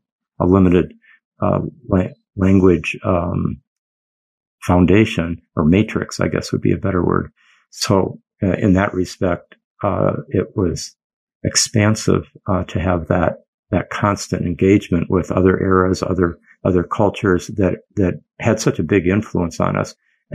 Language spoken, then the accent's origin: English; Michigan, United States; also born or lived in Geneva, Switzerland; I was born in Geneva, Switzerland, actually in February 1950. I grew up in the United States and in Michigan, for up until I was 18 and went off to college then.